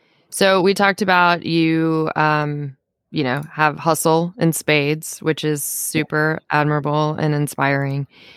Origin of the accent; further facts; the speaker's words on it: Richmond, Virginia, United States; I told you I grew up in Richmond.